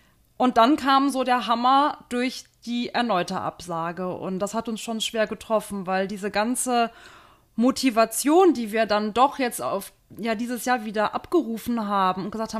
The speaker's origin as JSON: {"language": "German", "town": "Cologne", "region": "North Rhine-Westphalia", "country": "Germany", "tie": "born or raised there", "said": "Also ich bin gebürtige Kölnerin"}